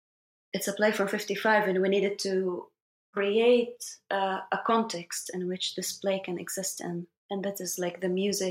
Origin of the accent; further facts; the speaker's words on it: Haifa, Haifa District, Israel; English is a second language; moved away; And I did like a theater production in Haifa in my hometown, but the budget was cut by the Minister of Culture. So I never really had back home like an option to like work.